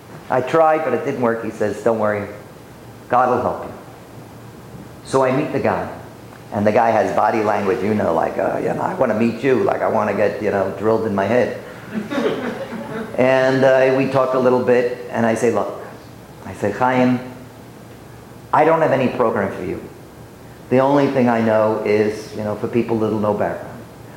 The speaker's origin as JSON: {"language": "English", "town": "Bronx", "region": "New York", "country": "United States", "said": "But I'm from the Bronx."}